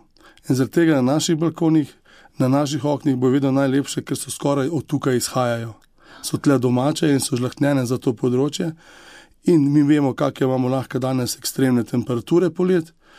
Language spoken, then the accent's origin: Slovenian; Sevnica, Lower Sava, Slovenia; jaz prihajam iz Sevnice, tam imamo tudi podjetje, to je na naši družinski kmetiji.